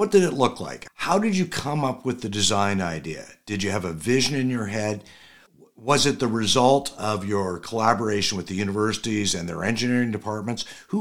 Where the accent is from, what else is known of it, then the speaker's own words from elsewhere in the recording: Toronto, Ontario, Canada; I know for me growing up in Toronto, we had them at the Canadian National Exhibition.